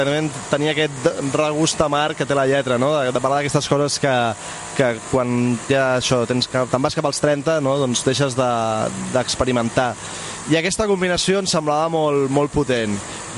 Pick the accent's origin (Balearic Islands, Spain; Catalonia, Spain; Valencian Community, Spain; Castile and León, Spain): Catalonia, Spain; Barcelona; l'altre... que sóc jo, sóc de Barcelona